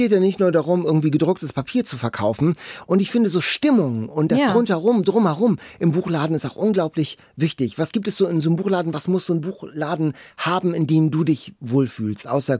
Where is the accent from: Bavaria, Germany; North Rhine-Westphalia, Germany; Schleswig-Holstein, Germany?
Schleswig-Holstein, Germany; Lübeck; Ich komme ja aus Lübeck-Mäusling.